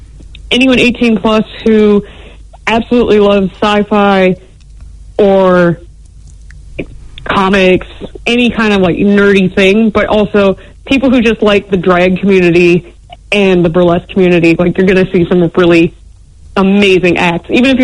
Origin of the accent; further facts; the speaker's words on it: United States; now in New Zealand; Sorry, that was the American in me coming out. You can tell I'm not originally from New Zealand.